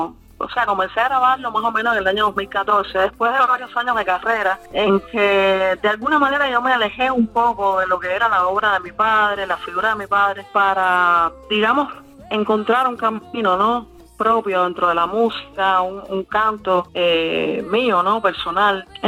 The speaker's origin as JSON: {"language": "Spanish", "country": "Cuba", "said": "Soy una cantante cubana esencialmente, ¿no?"}